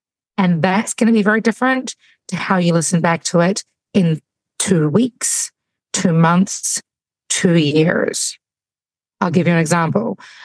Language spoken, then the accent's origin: English; New Zealand; now in United States; I'm from New Zealand. There are 4 sheep to every human, 3 cows to every human. You know, it's a small country, you know, population 5 million.